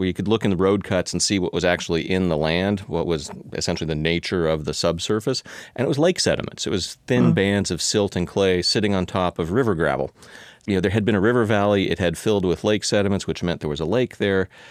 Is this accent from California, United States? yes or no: yes; Palo Alto, California, United States; Well, I grew up in California, Palo Alto.